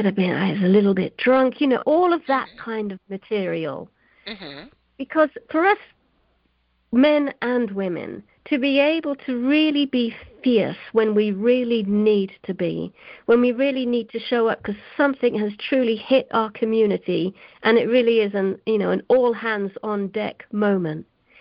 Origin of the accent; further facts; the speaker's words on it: London, United Kingdom; growing up in London in the fashion business. So, you know, I was interacting with all sorts of weird and wonderful energies that make up the London art scene.